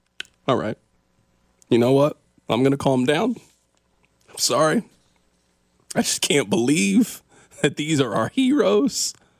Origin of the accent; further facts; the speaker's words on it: Missouri, United States; I'm from Missouri.